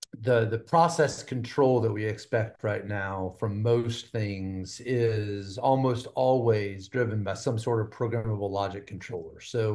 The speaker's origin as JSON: {"language": "English", "region": "Texas", "country": "United States", "tie": "born or raised there", "moved": "as an adult", "said": "born and bred in Texas, left for 20 something years to serve the country in the Navy."}